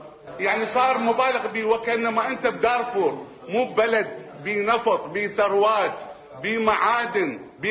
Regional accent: south, Iraq; أني بالطبع … 58 وأني طفل جيت من الجنوب اشتغلت

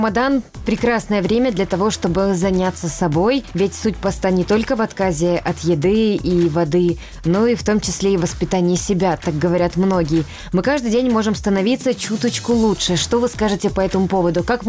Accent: Crimea, Ukraine; Уважаемые слушатели, будучи маленькими детьми, мы, крымские татары, ждали Ураза Байрам.

